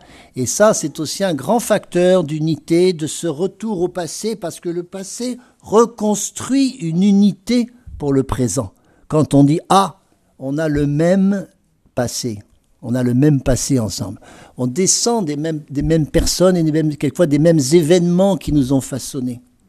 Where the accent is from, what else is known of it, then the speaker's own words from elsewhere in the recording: France; je sais bien, les Français, on aime bien manger